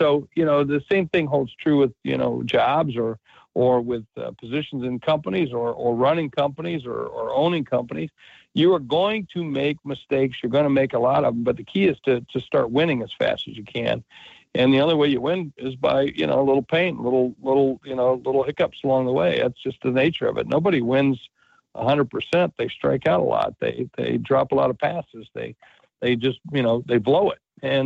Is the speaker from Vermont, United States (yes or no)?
no; South Dakota, United States; You know, I'm a guy from South Dakota. That's how I got started. I'm from South Dakota